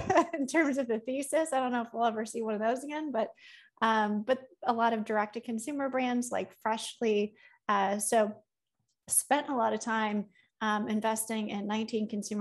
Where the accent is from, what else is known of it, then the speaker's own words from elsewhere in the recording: Cincinnati, Ohio, United States; always from my hometown of Cincinnati, Ohio, which many VCs find hard to believe, but is true.